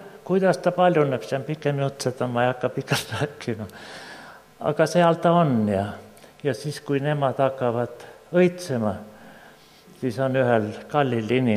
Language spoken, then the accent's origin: Estonian; South Estonia, Estonia; Nagu te teate, ma olen pärit Lõuna-Eestist